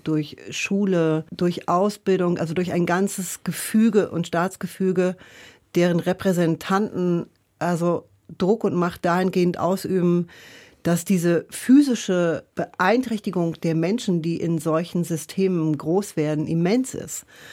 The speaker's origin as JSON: {"language": "German", "town": "Nordhausen", "region": "Thuringia", "country": "Germany", "tie": "born or raised there", "said": "Also ich bin aufgewachsen in Nordhausen und Nordhausen liegt direkt, oder das Dora, das ehemalige Lager Dora Mittelbau, liegt direkt neben dem Harz."}